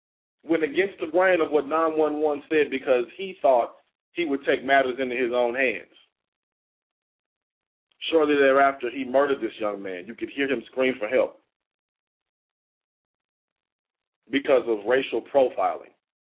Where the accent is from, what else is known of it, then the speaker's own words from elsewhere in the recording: Kansas City, United States; We see the marches in Kansas City, my hometown, candlelight vigils.